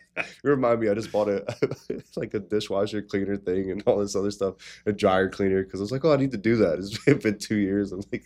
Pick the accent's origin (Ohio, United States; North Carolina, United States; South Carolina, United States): North Carolina, United States; And then I was talking to my brother, because we're from North Carolina